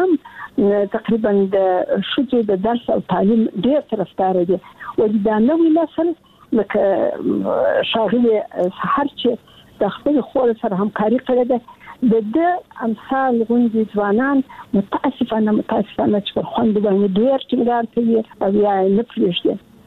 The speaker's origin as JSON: {"language": "Pashto", "region": "Kandahar", "country": "Afghanistan"}